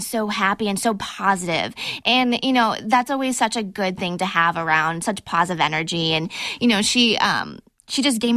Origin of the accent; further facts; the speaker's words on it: Boston, Massachusetts, United States; accent: Boston; I'm from Boston, born and raised.